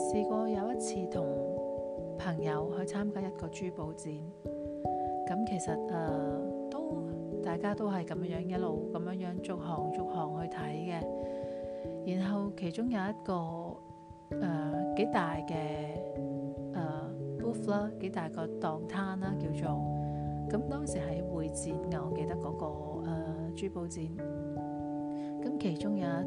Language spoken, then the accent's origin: Cantonese; Hong Kong; 咁我就會其實有一個疑問，或者大家都會有個疑問，係咪我個樣或者係化妝或者係衣著特別似其他人，而唔係似一個香港人咧咁樣樣？